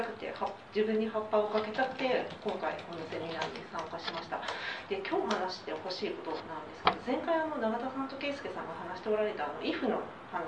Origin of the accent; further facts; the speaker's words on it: Toyama, Japan; 所属はケミチャさんのコミュニティに所属してます、富山から来ました。片道1万ちょいかけて北陸新幹線で今日来てます。